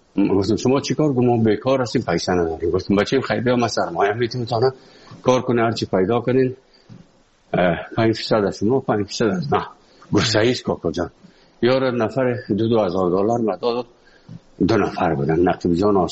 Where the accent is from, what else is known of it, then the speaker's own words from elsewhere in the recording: Afghanistan; now in Moscow, Russia; از افغانستان برامدیم آمدیم سه مسکو 4 سال مسکو به بسار سختی وردم شد یا زندگی رو تیر کردیم